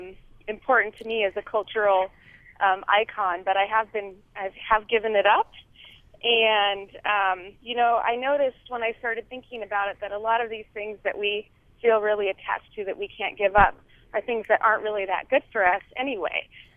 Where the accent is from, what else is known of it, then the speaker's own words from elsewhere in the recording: Anchorage, Alaska, United States; I grew up here in Anchorage, and we lived a very subsistence lifestyle in the city.